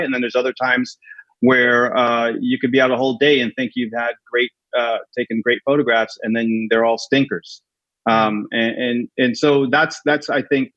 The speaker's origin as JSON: {"language": "English", "region": "New York", "country": "United States", "said": "And one of the things I love about Times Square is, as a New Yorker, generally New Yorkers hate Times Square."}